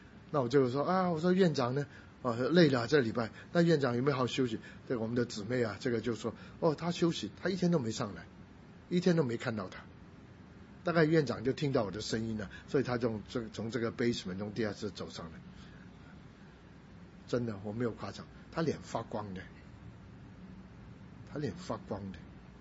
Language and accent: Chinese; Guangdong, China; 我是广东人，